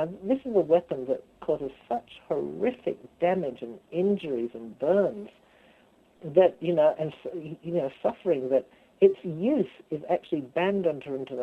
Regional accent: Canberra, Australian Capital Territory, Australia; that was something different for me coming from Canberra, which is my hometown.

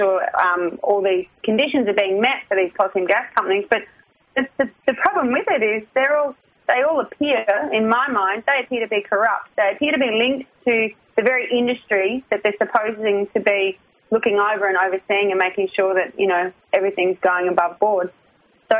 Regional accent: Gosford, New South Wales, Australia; I was born in Gosford and I've lived in the Central Coast for probably about 11 or 12, and then I moved to Yimundi up in Queensland, Sunshine Coast.

